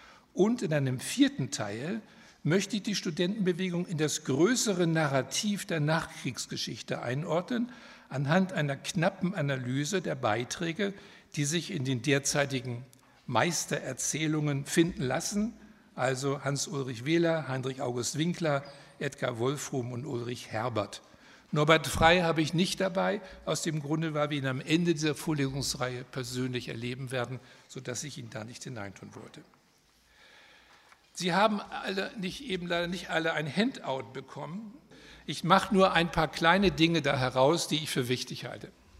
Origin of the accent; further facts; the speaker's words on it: Hamburg, Germany; born there; moved away as an adult; now in Berlin, Germany; Ich bin 1944 in Hamburg geboren, kam 1965 als Jurastudent nach Berlin